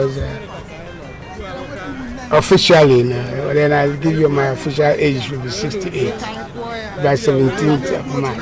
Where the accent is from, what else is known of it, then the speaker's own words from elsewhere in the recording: Atami, Anambra, Nigeria; I am from Atami, in Oboru local government area of Anambra State.